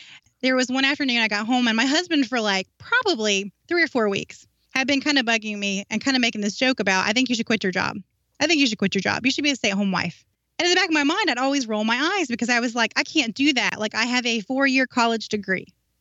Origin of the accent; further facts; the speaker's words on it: North Carolina, United States; moved away as an adult; North Carolina.